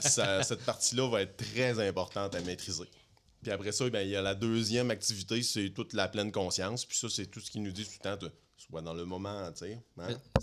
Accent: Quebec, Canada; accent: Lac-Saint-Jean; Mon petit accent du Lac-Saint-Jean qui revient.

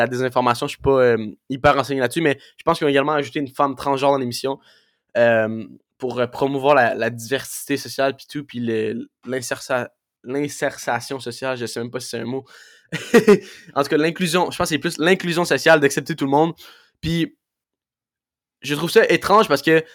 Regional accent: Laval, Quebec, Canada; moi je viens de Laval, j'ai grandi toute ma vie à Laval, donc ça m'a beaucoup affecté.

